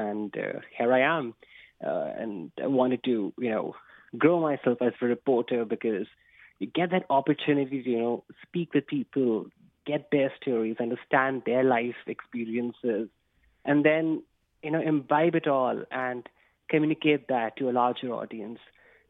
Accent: India; growing up in India, I always found writing as a form of great expression for me.

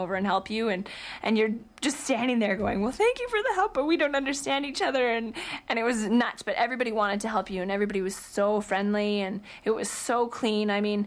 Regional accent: Canada; The fact that as a Canadian team, as a Canadian country, we are forced to be reckoned

